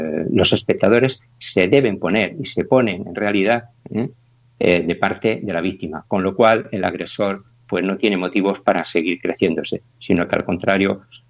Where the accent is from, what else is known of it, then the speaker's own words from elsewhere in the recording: Cantabria, Spain; moved away as an adult; now in Galicia, Spain; Aunque yo soy de Cantabria, pues vivo, llevo aquí ya más de 30 años